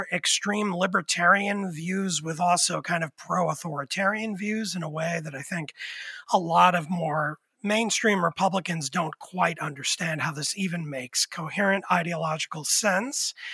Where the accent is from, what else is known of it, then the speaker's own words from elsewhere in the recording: Pennsylvania, United States; It's big in my home state, lamentably, of Pennsylvania.